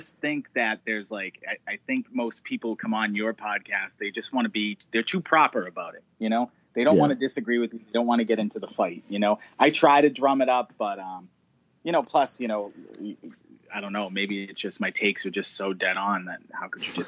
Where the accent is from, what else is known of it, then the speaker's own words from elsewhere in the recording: Boston, Massachusetts, United States; there's boxing gyms close where I grew up in South Boston that I pretty much grew up in my entire life.